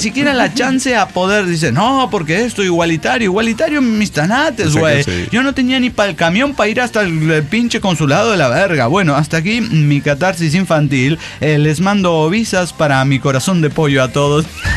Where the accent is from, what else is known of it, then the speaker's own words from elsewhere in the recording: Uruguay; Soy uruguayo, tengo el mate, pero al alcance